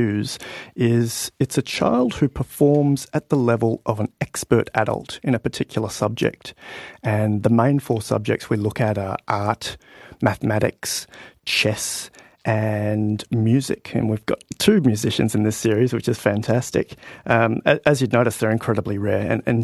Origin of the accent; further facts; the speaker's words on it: Perth, Western Australia, Australia; from my hometown and my current town, from Perth.